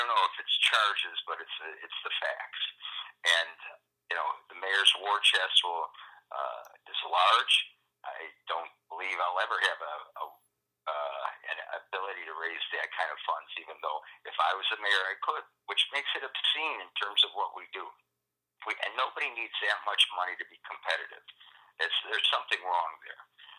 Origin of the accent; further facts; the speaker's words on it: Chicago, Illinois, United States; I was born here. I was born on the south side of the city. I was born in Roseland Hospital. I grew up in in the Roseland area. I have been a lawyer for a number of years here in the city of Chicago with my own firm.